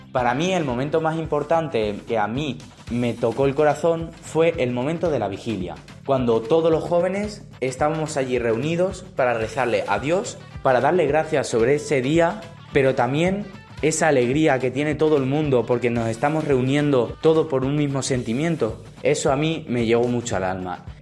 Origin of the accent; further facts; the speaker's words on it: Cabezarrubias del Puerto, Castilla-La Mancha, Spain; tengo 18 años, soy de Cabezarrubias del Puerto.